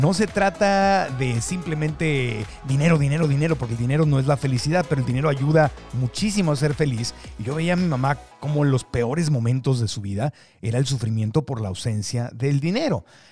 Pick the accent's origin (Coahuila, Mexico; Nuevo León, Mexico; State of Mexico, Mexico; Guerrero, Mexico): Nuevo León, Mexico; Monterrey; Y como buena mujer regiomontana, que es la ciudad, bueno, San Pedro Garza García, que está en Nuevo León, en Monterrey